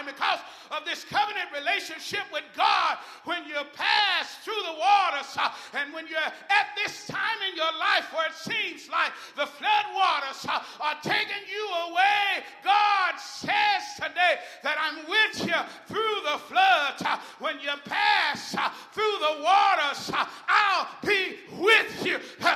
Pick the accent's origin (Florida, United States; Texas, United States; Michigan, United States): Texas, United States; I'm from Texas and I'm not used to the ground moving up under me.